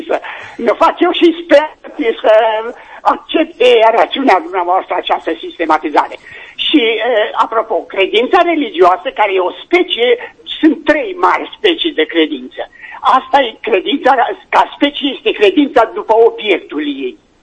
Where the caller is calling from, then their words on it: Timișoara, Timiș County, Romania; din Timișoara.